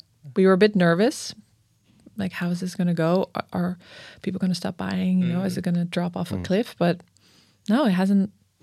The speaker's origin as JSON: {"language": "English", "country": "Netherlands", "said": "And I'm from the Netherlands originally."}